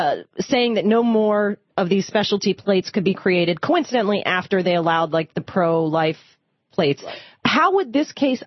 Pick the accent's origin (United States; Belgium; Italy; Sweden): United States; Florida; I'm from Florida, where a lot of these arguments have been heard all the way back through the 90s